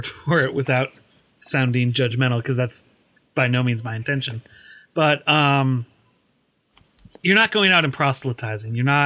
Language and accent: English; Midwest, United States; I grew up in the Midwest. I was raised Lutheran.